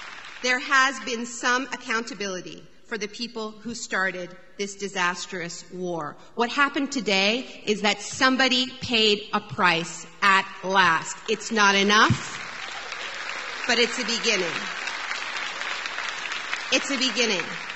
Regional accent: Canada; and I'm Canadian

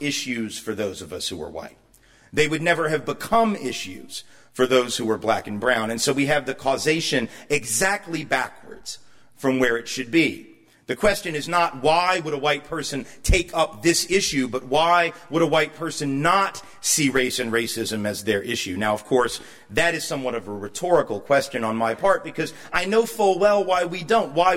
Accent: the South, United States; And of course, particularly since I'm from the South, you know, everybody assumes that that's the only place that one sees racism

